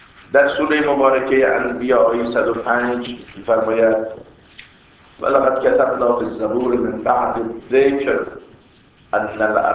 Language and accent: Persian; Iran; هویت ما اینه ایرانی هستیم دیگه